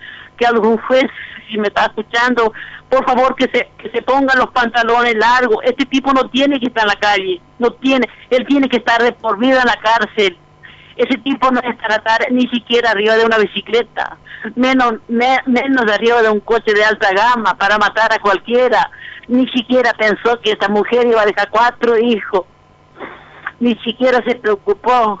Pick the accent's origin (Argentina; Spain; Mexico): Argentina; como argentina y mi familia toda argentina